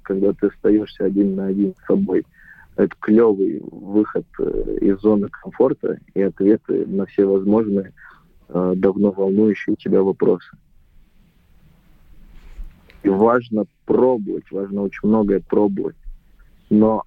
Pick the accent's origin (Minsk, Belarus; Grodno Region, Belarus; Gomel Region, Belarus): Grodno Region, Belarus; Grodno; я родом из Беларуси, из города Гродно, это запад Беларуси, ближе к Польше. Когда ты живешь в провинции, это небольшой город, 300 тысяч населения, там 350.